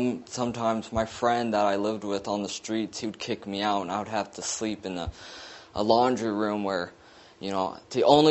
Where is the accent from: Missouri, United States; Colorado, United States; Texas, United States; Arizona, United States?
Colorado, United States; I'm originally from Colorado.